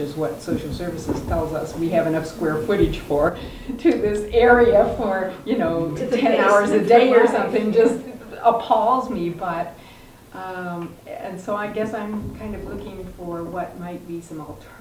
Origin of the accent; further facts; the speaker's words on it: Reno, Nevada, United States; from Reno, Nevada, and my background is child development and childhood education